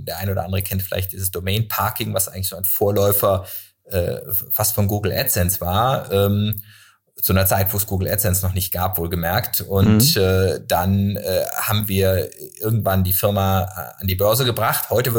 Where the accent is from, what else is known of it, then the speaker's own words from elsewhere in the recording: Freiburg, Baden-Württemberg, Germany; Ich komme aus Freiburg, das gilt ja so schlechthin als die Ökostadt.